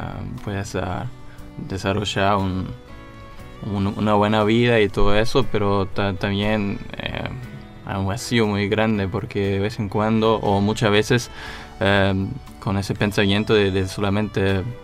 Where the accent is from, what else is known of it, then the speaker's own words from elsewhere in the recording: Germany; Spanish is a second language; tengo 21 años, soy de Alemania también.